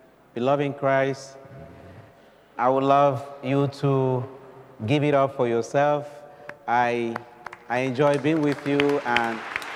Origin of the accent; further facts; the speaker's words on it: Nigeria; I'm from Nigeria, and I'm a missionary.